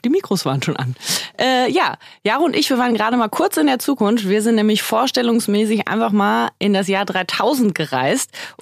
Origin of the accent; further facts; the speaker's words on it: Cologne, North Rhine-Westphalia, Germany; Im Studio begrüßen euch … aus Köln.